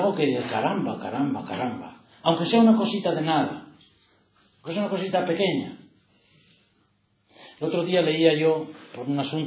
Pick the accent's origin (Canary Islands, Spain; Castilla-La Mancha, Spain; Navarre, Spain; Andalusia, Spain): Navarre, Spain; Villava; yo que soy de Villava